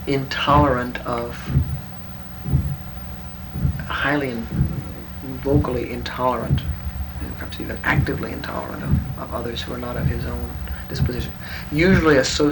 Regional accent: Texas, United States; Shucks, man, I'm a Texan. My nationality, an American.

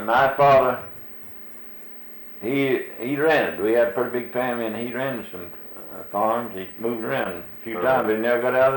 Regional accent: Leesburg, United States; born there; I was born down in Leesburg in this district in a house right along the road down there, and it's not the same house now that it was when I was born in, but they built a new one there.

